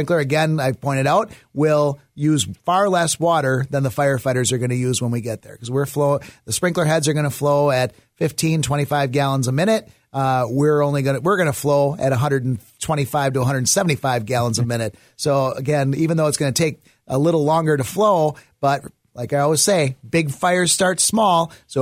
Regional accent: Butler, United States; our last sprinkler saves come from my former fire department in my hometown.

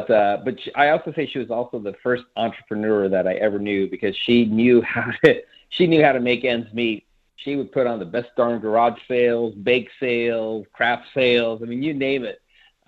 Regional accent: Chula Vista, California, United States; So I'm a firstborn American and couldn't be more proud of those roots. But we were pretty poor growing up in Chula Vista, California.

